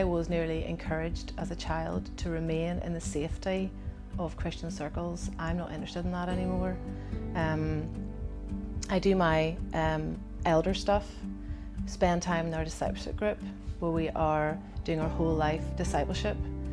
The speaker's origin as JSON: {"language": "English", "town": "Ballymena", "region": "Northern Ireland", "country": "United Kingdom", "tie": "born or raised there", "also_born_or_lived": "Derry", "said": "I am a child of the manse. I grew up in Ballymena and in Derry."}